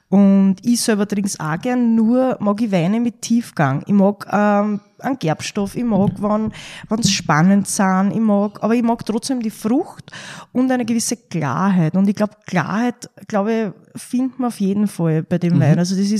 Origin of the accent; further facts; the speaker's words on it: Austria; Bei uns in Österreich